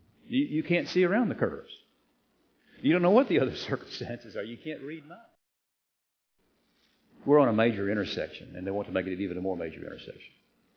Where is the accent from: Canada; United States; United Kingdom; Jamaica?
United States; Kentucky; I'm from Kentucky. You've got to take your shoes off to count past 10.